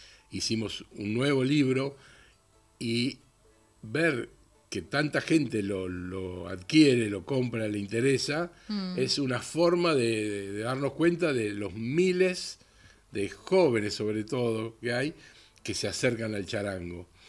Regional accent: Buenos Aires, Argentina; born there; desde donde yo nací, que esta ciudad que amo, la ciudad de Buenos Aires, no la cambiaría por nada para vivir.

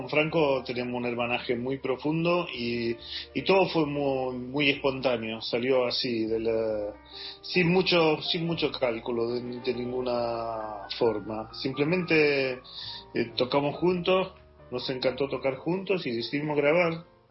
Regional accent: Sicily, Italy; born there; Spanish is a second language; estábamos en Sicilia, donde yo vengo, soy nacido en Sicilia.

